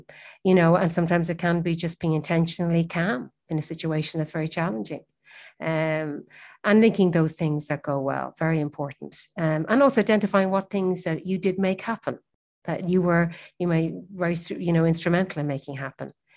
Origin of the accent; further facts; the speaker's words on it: Ireland; It's something we don't often talk about, maybe as Irish people.